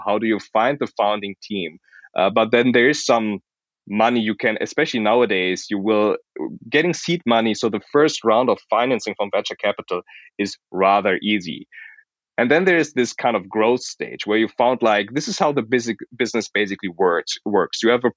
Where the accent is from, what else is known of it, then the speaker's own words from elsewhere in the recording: Munich, Bavaria, Germany; I'm from Munich, so looking at the Munich ecosystem, there's so much in place.